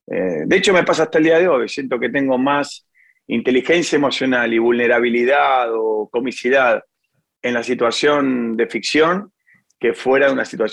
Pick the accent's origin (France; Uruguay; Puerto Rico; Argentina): Argentina; José Mármol, Buenos Aires Province; yo soy de la zona sur, yo me crié en José Mármol, en el límite entre José Mármol y Adoroé